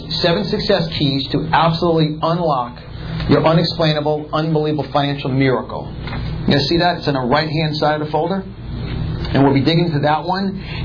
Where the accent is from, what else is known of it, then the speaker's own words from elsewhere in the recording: Yonkers, New York, United States; born there; accent: New York; I was born in Westchester County, Yonkers, New York, so you guys will hear this New York accent.